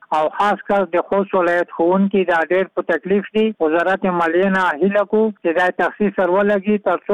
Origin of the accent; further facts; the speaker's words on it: Khost, Afghanistan; زه د خوست نه یو ښوونکی